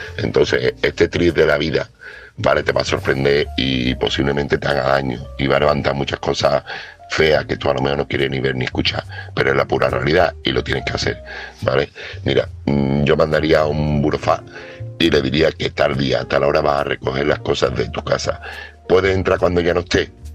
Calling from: Seville, Andalusia, Spain; corresponsal de Sevilla

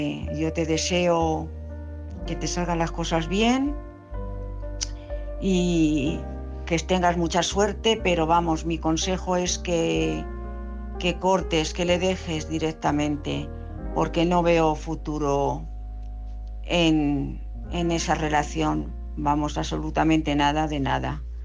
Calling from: Madrid, Community of Madrid, Spain; de Madrid.

